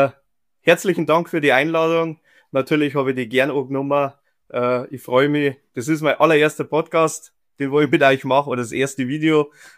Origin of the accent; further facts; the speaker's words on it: Bavaria, Germany; accent: Bavarian; 33 Jahre alt. Und wie man hört, ich bin aus Bayern. Leider geht's mir mit dem Hochdeutsch ein bisschen schlecht momentan, weil ich nur Bayerisch oder Englisch rede.